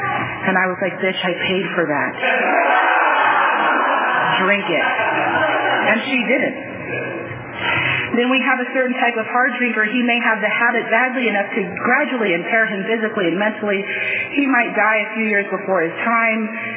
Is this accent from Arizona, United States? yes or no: no; Virginia, United States; also born or lived in Fresno; I was born in Fresno at 5 years old. I moved to Virginia with my mom and my grandma. We lived in a very affluent suburb, very close to Washington, D.C.